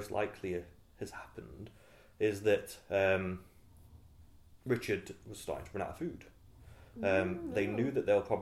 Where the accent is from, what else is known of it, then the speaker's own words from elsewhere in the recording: Nottingham, East Midlands, United Kingdom; I'm from the East Midlands, and so I'm from Nottingham, so Leicester is very close to us